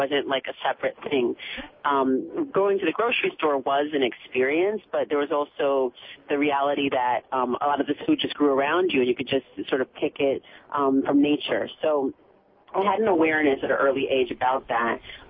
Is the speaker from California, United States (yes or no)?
yes; Oakland, California, United States; Well, I grew up in California and actually in Oakland